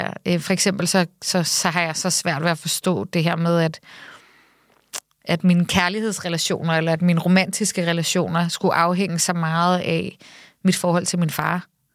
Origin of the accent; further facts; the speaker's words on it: Copenhagen, Capital Region of Denmark, Denmark; Og sådan var det også at vokse op på Nørrebro. Altså, eller i hvert fald den del, at der hvor jeg voksede op